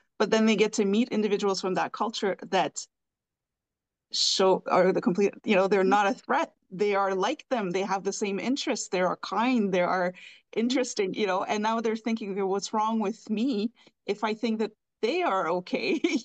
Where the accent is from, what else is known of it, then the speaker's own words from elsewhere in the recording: Northern Canada, Canada; in my own hometown. I am from Canada, Northern Canada. The language there is still French, but unless you're from there, you won't understand it.